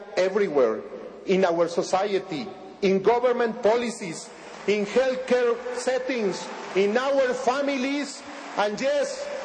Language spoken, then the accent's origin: English; Mexico City, Mexico; I would particularly like to welcome you to my hometown of Mexico City.